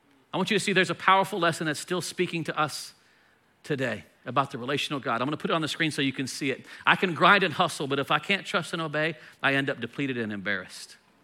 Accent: United States; How dare you tell me what to do? I'm American.

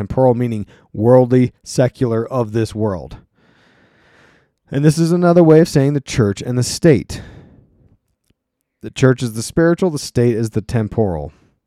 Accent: Lancaster, Pennsylvania, United States; I'm from Lancaster, PA, and there used to be a football game called the War of the Roses, because there's a city called York next to the city called Lancaster.

